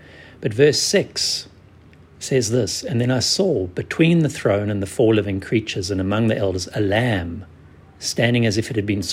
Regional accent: South Africa; I come from South Africa

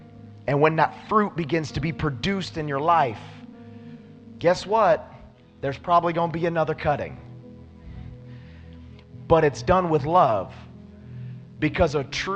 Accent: Okeechobee, Florida, United States; Understand, orange trees, I have this background. I come from Okeechobee High School, so forgive me.

